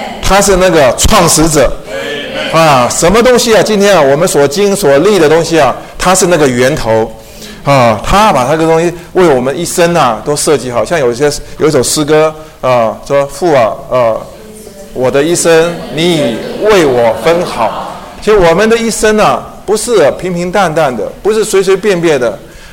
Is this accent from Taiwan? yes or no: yes; Taiwan; 毯子啊比我们台湾人呢、啊、用的多，因为台湾气候潮湿啊